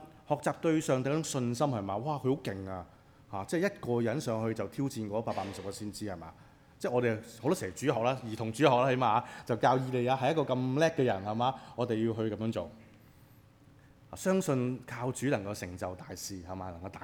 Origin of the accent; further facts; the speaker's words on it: China; 用我哋中國人嘅説話嘛